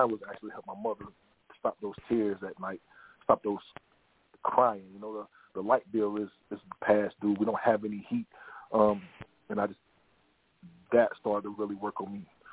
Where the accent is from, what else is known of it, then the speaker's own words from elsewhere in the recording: Augusta, Georgia, United States; now in Asheville, United States; That was Damon that was just speaking. Asheville native. I came here from Augusta, Georgia, from outside of Augusta, small town. One bank, one grocery store.